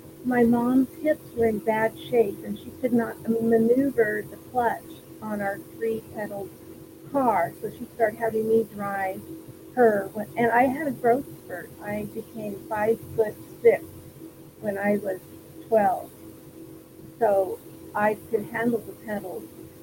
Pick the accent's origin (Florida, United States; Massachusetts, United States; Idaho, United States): Idaho, United States; Juliaetta; Julietta, now that I've lived in cities, when I look back at my hometown, a population of 368 when I was there, seems like it was just all one big neighborhood.